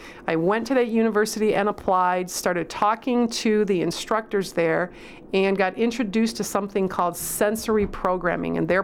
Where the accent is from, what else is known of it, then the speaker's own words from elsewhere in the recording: Saginaw, Michigan, United States; I grew up in Saginaw, which is on the east side of the state.